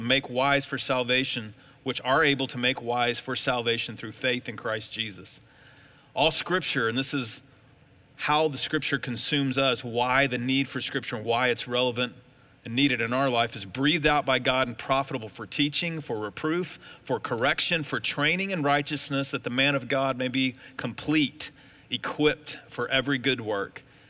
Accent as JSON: {"language": "English", "region": "Texas", "country": "United States", "tie": "born or raised there", "said": "And I grew up in Texas, and you don't grow up in Texas without being a football fan or a Dallas Cowboy fan."}